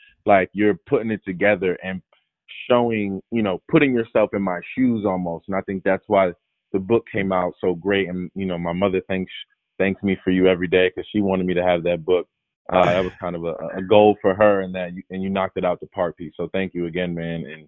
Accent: Paterson, New Jersey, United States; it just reminded me of my hometown of Paterson, New Jersey, and being at Paterson Catholic

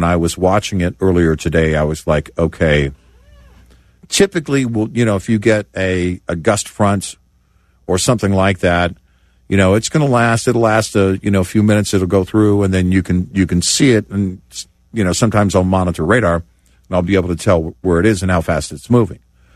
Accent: Tornado Alley, United States; I mean, I grew up in Tornado Alley, so I'm familiar with severe weather

